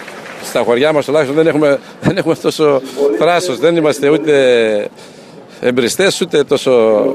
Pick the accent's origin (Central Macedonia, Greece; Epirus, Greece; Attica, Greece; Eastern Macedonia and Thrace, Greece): Eastern Macedonia and Thrace, Greece; Karoti; Για το χωριό μου συγκεκριμένα δεν νομίζω ότι υπάρχει τέτοια περίπτωση να είναι άτομα από την Καρωτή.